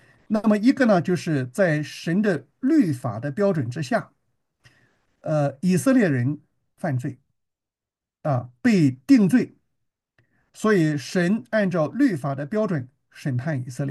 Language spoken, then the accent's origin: Chinese; China; 所以，我们中国人说"金无足赤，人无完人"。